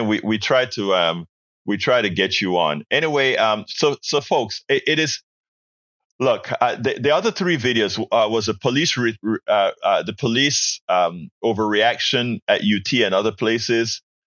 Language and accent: English; Panama; I love him so much, even if he got my country wrong. I'm Panama. I do have Jamaican in me